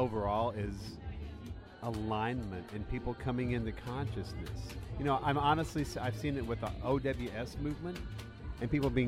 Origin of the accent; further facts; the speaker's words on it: Texas, United States; I'm originally from Texas, and that's hence the name.